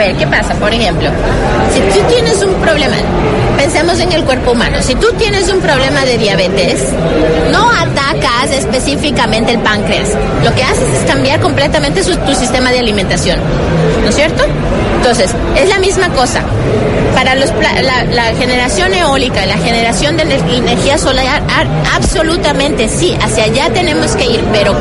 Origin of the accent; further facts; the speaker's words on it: Quito, Pichincha, Ecuador; born there; Sí, soy del Ecuador, yo nací en Quito.